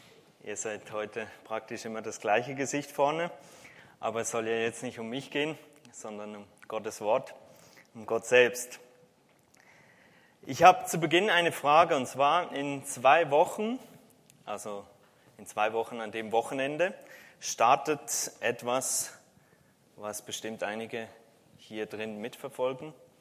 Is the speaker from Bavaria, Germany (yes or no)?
no; Baden-Württemberg, Germany; Als Badener hier ist natürlich die Daumen werden gedrückt